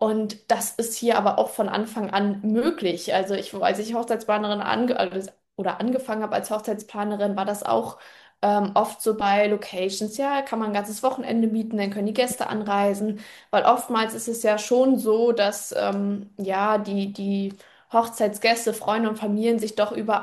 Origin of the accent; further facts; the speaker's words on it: Usedom, Mecklenburg-Vorpommern, Germany; Und ich bin Inselkind. Ich komme von der Insel Usedom. Ich bin am Ostseestrand groß geworden. Ich habe viel Zeit am Ostseestrand verbracht. Ich kenne die Region